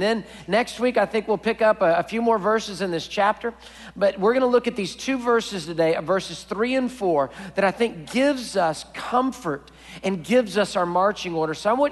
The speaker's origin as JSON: {"language": "English", "town": "Houston", "region": "Texas", "country": "United States", "tie": "born or raised there", "said": "I'm born and raised in Houston, Texas, and so I know hurricanes just like many of you know hurricanes."}